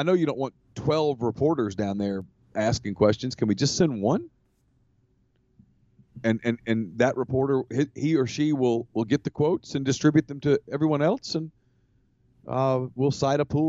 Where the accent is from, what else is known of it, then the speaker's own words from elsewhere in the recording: Louisiana, United States; I'm from Louisiana. I got a lot of Louisiana roots. Lots and lots.